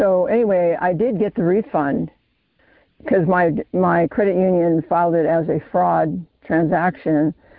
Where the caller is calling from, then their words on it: Arizona, United States; I'm from Arizona.